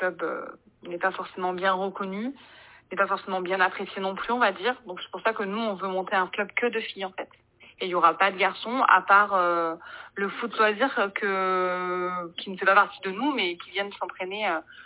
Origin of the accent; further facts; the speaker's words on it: Beauregard, France; Moi-même, je suis native de Beauregard depuis toute petite.